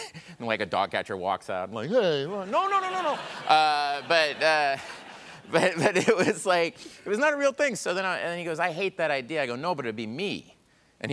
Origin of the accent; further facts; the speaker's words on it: Tulsa, Oklahoma, United States; I'm from Tulsa, Oklahoma.